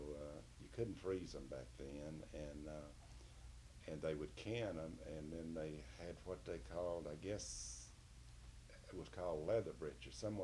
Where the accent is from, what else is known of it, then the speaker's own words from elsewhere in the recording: Roswell, New Mexico, United States; I was born in Roswell. What is Roswell today? When I was born, we was probably a mile out of what was then the city limits of Roswell.